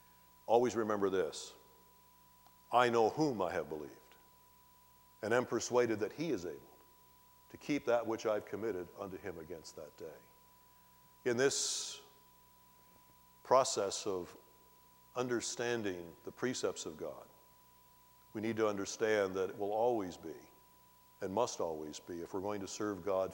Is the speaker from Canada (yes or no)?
yes; Canada; As a Canadian and a British subject, I would never walk up